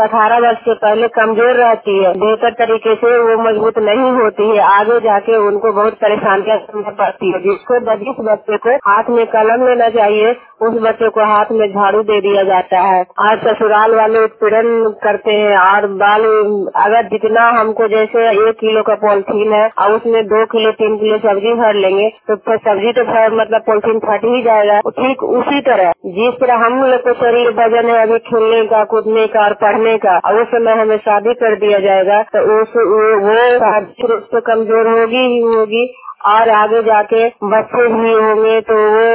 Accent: Bihar, India; मैं गंगटा की हूँ और बस लियावा पंचायत हरदौत प्रखंड और जिला नालंदा का निवासी हूँ।

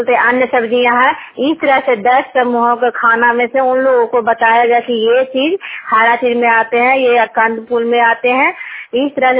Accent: Nalanda, Bihar, India; मैं गंगता की हूँ, हरनौत ब्लॉक और जिला नालंदा का निवासी हूँ।

